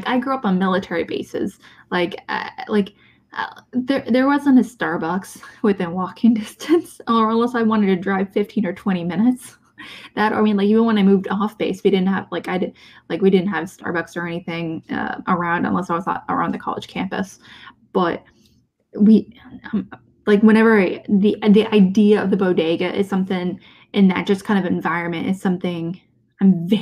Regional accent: Midwest, United States; Which I'm actually really jealous about, just because like growing up in the Midwest

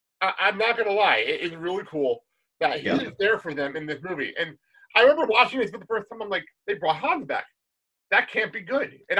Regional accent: New Jersey, United States; I grew up in Jersey.

